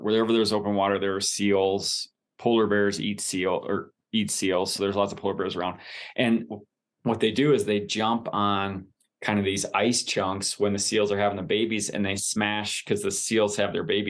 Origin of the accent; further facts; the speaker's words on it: Wisconsin, United States; dude, I grew up in Wisconsin, and I was skiing in jeans at Little Switzerland